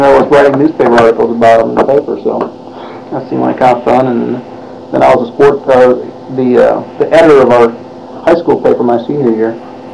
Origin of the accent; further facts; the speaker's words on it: Waukegan, Illinois, United States; Waukegan, Illinois.